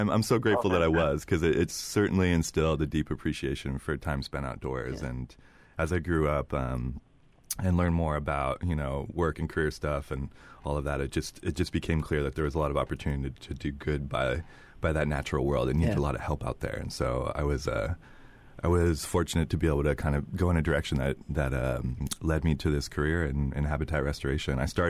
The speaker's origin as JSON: {"language": "English", "region": "Oregon", "country": "United States", "tie": "born or raised there", "said": "I grew up in Southern Oregon. I grew up kind of out in the boonies, not too dissimilar from, say, West Marin here"}